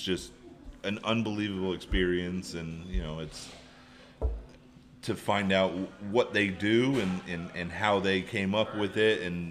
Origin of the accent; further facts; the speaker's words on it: Virginia, United States; I grew up in Virginia.